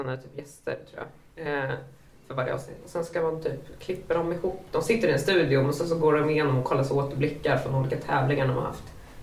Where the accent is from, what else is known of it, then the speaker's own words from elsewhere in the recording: Karlskoga, Örebro County, Sweden; Karlskoga.